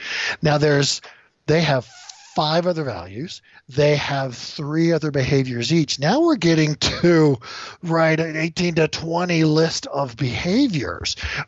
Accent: Seal Beach, California, United States; I was born and raised just south of L.A. I was a beach bum. I surfed through my senior year in high school and still graduated. So it was Seal Beach.

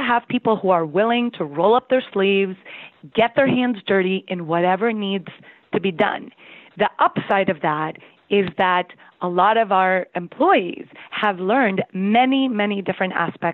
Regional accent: Costa Rica; My family, for example, we grew up in Costa Rica, and everyone in my family is an entrepreneur, but their businesses are all lifestyle businesses.

